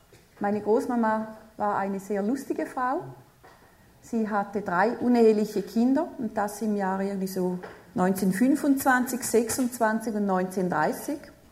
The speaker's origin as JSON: {"language": "German", "town": "Gossau", "region": "St. Gallen", "country": "Switzerland", "tie": "born or raised there", "said": "in Gossau bin ich aufgewachsen, St. Gallen."}